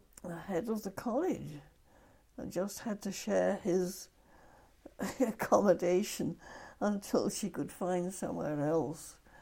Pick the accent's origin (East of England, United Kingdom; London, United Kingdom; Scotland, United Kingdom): East of England, United Kingdom; Trimley St Mary; born there; Well, I was born in late August in Suffolk, where my grandfather, not this one, but my mother's father, was the rector of a little parish outside Ipswich called Trimley St. Mary. And I was born there in the late summer after they came back from Sweden.